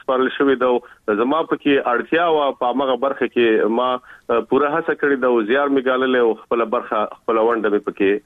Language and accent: Pashto; Kabul, Afghanistan; moved away; په افغانستان کې خو په کابل کې مونږ اوسېدلو، او هلته زما اوبر دومره نه و.